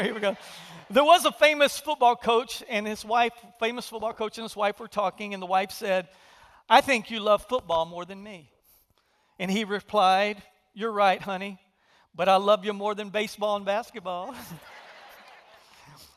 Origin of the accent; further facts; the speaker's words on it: Texas, United States; now in New Orleans, United States; I am a homer, so I'm originally from Texas. Heidi and I are. We've been here 18 years.